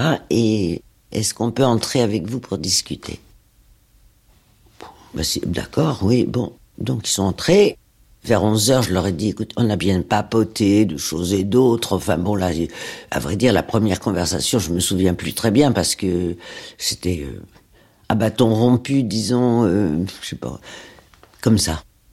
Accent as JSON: {"language": "French", "town": "Montrouge", "region": "Île-de-France", "country": "France", "tie": "born or raised there", "said": "J'ai grandi à Montrouge, dans les Hauts-de-Seine. J'ai donc vécu à Montrouge jusqu'à ce que je me marie."}